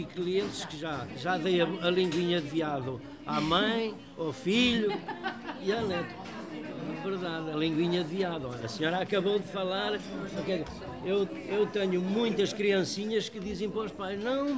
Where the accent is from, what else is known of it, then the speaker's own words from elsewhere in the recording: Rio Torto, Norte, Portugal; now in Lisbon, Portugal; eu vim de uma aldeia de Trás-os-Montes chamada Rio Torto, que pertence a Valpaços. Vim para aqui, para Campo de Ourique, vim para trabalhar para uma casa